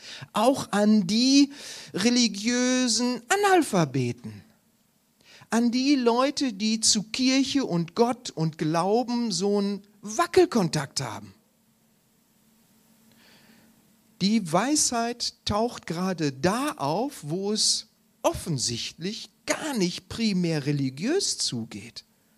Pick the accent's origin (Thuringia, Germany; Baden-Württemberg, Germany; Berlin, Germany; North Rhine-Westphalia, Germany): North Rhine-Westphalia, Germany; Solingen; Ich komme aus Solingen